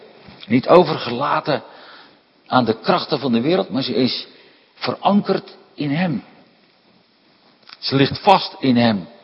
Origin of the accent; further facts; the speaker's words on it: Katwijk, South Holland, Netherlands; Ik ben geboren en getogen in Katwijk aan Zee.